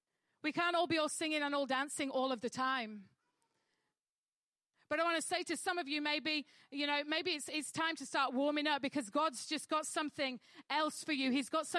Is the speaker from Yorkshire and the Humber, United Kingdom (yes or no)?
yes; Yorkshire and the Humber, United Kingdom; I'm a Yorkshire lass. I don't do weakness.